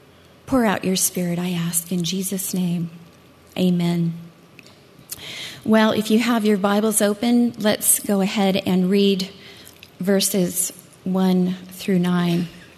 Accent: Riverside, California, United States; I am a homemaker from Riverside

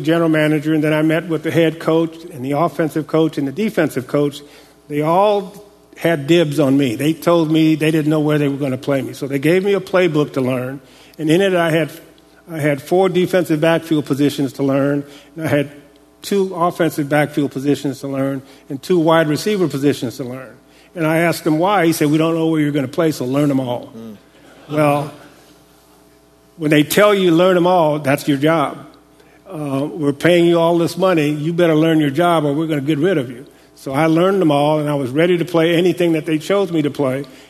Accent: Los Angeles, California, United States; Well, the team that I thought was going to draft me was the Los Angeles Rams, because it was my hometown team.

